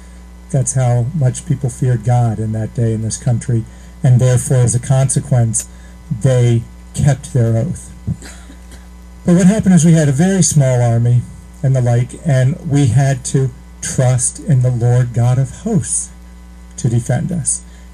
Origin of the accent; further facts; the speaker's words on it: Washington, District of Columbia, United States; My hometown is Washington, D.C., is where I grew up.